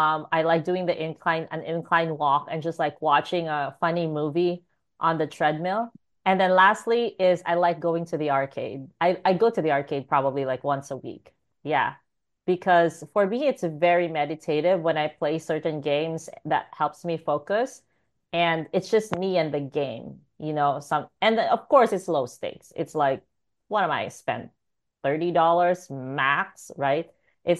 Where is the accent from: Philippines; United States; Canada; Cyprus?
Philippines; I like doing karaoke because I'm Filipino